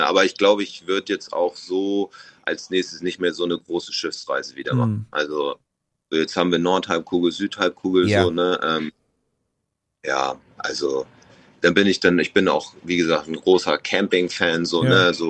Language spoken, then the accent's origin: German; Germany; manchmal schäme ich mich dann irgendwie als Deutscher da so zu sitzen